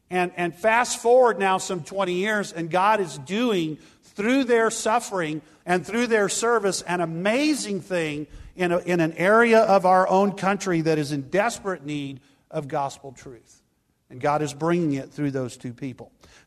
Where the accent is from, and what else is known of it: McAllen, Texas, United States; born or raised there